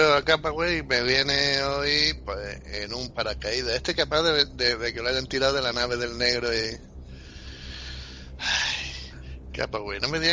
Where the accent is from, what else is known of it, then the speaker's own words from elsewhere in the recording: Spain; Pues sí, nací en España, ¿qué hago? Sí. Soy español.